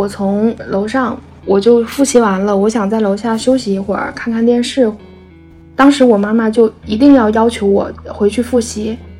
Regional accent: Northeast China, China; now in Southern China; 我是一个东北人，但是目前是在南方工作

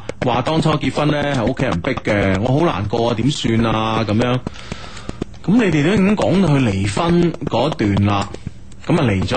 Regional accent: Guangdong, China; 我哋中国人，广东人，

